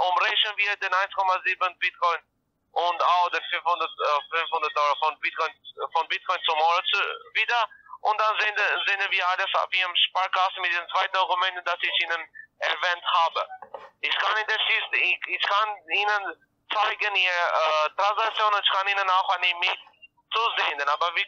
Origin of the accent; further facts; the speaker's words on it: Ireland; German is a second language; ich komme aus Irland und ich kann schon vor zwei Jahren Deutsch sprechen.